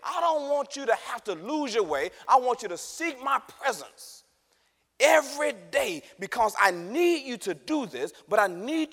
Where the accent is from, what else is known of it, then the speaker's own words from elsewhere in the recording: Dallas, Texas, United States; now in St. Louis, United States; I'm originally from Dallas. We moved to St. Louis in 2006.